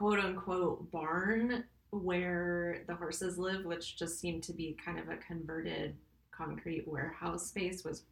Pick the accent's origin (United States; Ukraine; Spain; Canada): United States; South Carolina; Well, I grew up in South Carolina, and I was very blessed to live walking distance from a barn and equestrian stables.